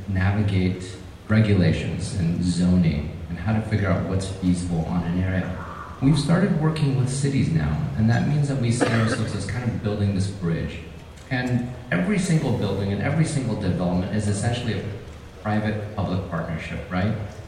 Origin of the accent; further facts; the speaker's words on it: Oregon, United States; So you guys know I grew up here in Oregon. I now am based in Portland.